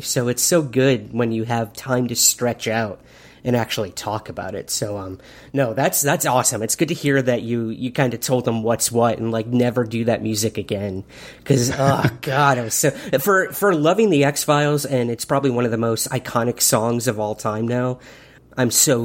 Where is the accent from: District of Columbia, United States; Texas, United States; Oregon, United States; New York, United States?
New York, United States; Syracuse; I remember growing up in my hometown of Syracuse, New York